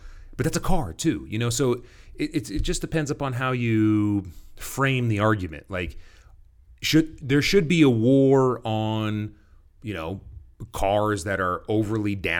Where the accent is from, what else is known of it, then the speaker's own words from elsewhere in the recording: California, United States; I grew up in North Orange County. Okay, I grew up on the border of Buena Park and Fullerton.